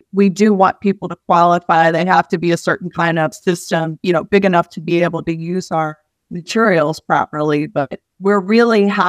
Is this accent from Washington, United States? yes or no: no; Cincinnati, Ohio, United States; also born or lived in Houston; I was born in Houston, but I was raised in the Cincinnati area.